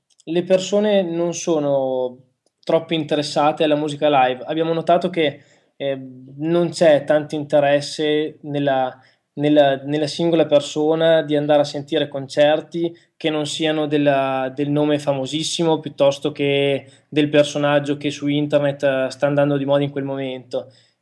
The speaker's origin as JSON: {"language": "Italian", "town": "Parma", "region": "Emilia-Romagna", "country": "Italy", "tie": "born or raised there", "said": "Noi a Parma ci siamo nati e a Parma continuiamo a viverci"}